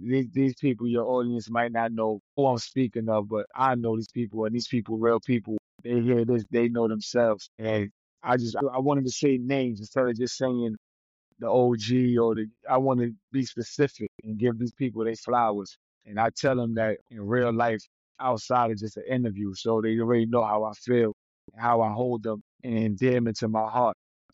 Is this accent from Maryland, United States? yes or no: no; Brooklyn, New York, United States; I'm from Crown Heights, Brooklyn, New York. From Lincoln Place. Connected in Utica, and I seen good things, I seen bad things.